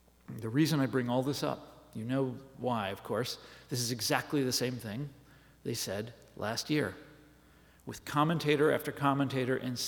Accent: Kansas, United States; Some years ago, I wrote a book about the rise of populist conservatism in my home state of Kansas.

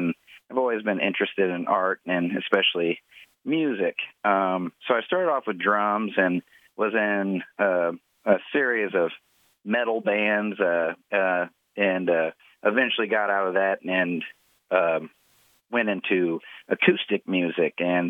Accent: Findlay, Ohio, United States; And I just remember as a child coming to her house, and I'm from Findlay, Ohio, and she'd always have some old gospel music on

